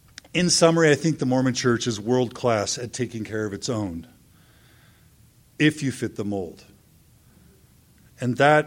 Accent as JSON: {"language": "English", "country": "Guatemala", "moved": "yes", "said": "But I'm from Guatemala. I came and I benefited from the perpetual education fund."}